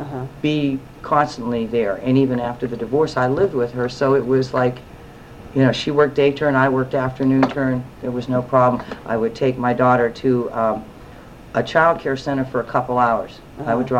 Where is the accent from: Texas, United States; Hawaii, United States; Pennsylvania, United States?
Hawaii, United States; I've never had a negative reaction to being Hawaiian.